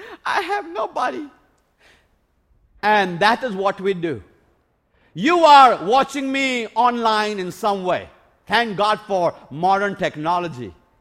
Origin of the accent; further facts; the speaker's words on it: India; When I was growing up in India, my dad found the best school in our city. It was a Catholic academy called St. Francis High School. And it was a Catholic school run by Italian monks.